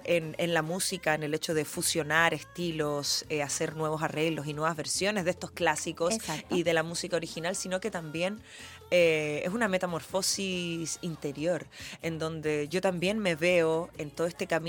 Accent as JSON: {"language": "Spanish", "country": "Chile", "said": "como salsera chilena"}